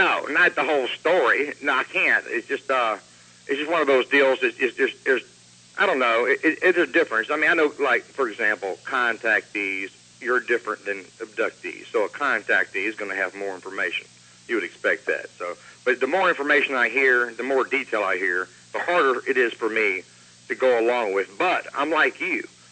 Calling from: Atlanta, Georgia, United States; from Atlanta.

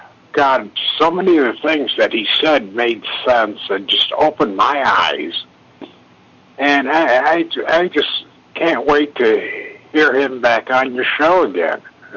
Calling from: New York, United States; from New York.

